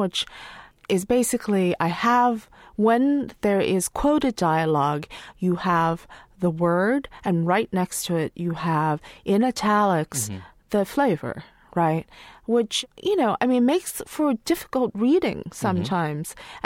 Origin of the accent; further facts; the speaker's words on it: Boiling Springs, North Carolina, United States; also born or lived in Saigon, Vietnam; I was born in Saigon in South Vietnam, and then I was raised, you know, or I grew up in Boiling Springs, North Carolina.